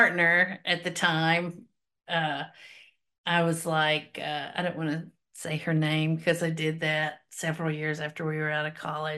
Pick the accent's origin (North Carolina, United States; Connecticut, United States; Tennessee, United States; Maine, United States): Tennessee, United States; Nashville; Well, I grew up spending summers in East Tennessee with my family, with my father and my stepmother. We went to church a lot. They were very religious. I was mostly in Nashville.